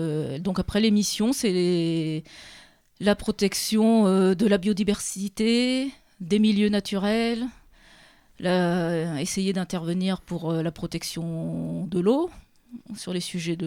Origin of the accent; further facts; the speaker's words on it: Hauts-de-France, France; moved away as an adult; je suis originaire de l'Oise et je suis arrivée dans l'Indre il y a à peu près 23 ans.